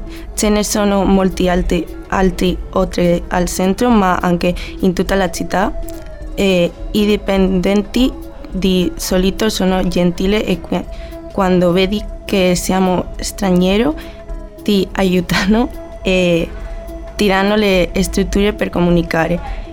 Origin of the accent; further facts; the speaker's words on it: León, Castile and León, Spain; Italian is a second language; now in Cagliari, Italy; De León, nel nord della Spagna.